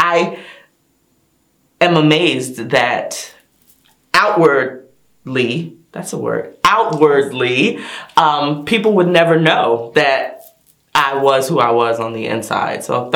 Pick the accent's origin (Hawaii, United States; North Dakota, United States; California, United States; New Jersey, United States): New Jersey, United States; now in Atlanta, United States; And I am originally from New Jersey, and I've been here in the metro Atlanta area for, oh my goodness, next month will be 12 years.